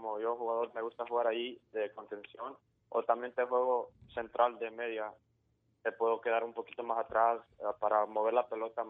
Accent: Houston, Texas, United States; born there; Pues yo nací en Houston, Texas

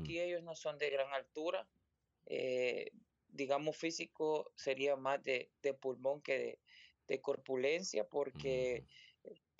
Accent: El Salvador; creo que por nuestra cultura como salvadoreños, nos atacamos tanto

